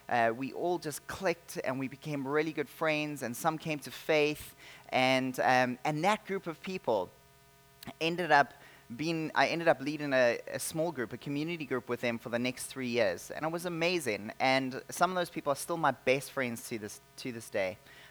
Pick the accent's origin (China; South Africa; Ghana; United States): South Africa; moved away as an adult; now in Canada; They think I'm from Australia. Sorry for them. I'm actually from South Africa, and I came here about 6 years ago to study at Regent College.